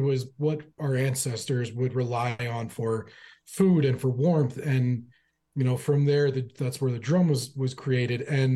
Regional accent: Fort McMurray, Alberta, Canada; now in Edmonton, Canada; I'm originally from Fort McMurray, Alberta, currently living in Edmonton.

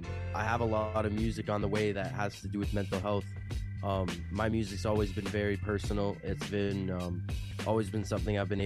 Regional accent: Toronto, Ontario, Canada; now in London, Canada; Oh, yeah, I'm from Toronto. That's where I was born and raised, but right now I'm staying in London, Ontario.

